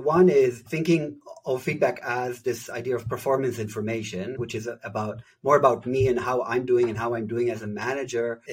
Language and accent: English; Israel; so I'm originally from Israel. That's where I grew up.